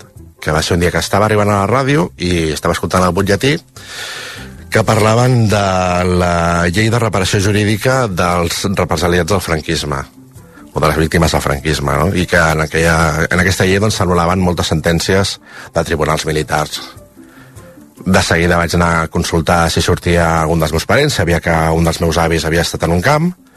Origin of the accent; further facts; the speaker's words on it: Barcelona, Catalonia, Spain; now in Iceland; tinc 43 anys, sóc de Barcelona, porto 12 anys treballant a RAC1 i ara estic treballant a Islàndia.